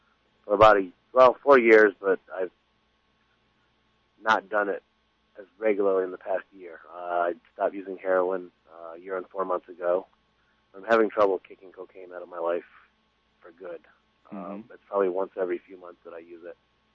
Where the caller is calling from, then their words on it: Phoenix, Arizona, United States; Phoenix, Central Phoenix.